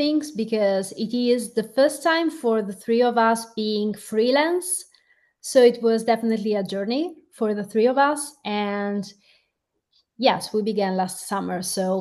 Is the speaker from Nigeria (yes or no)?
no; Veneto, Italy; Elena and myself, we are from Veneto.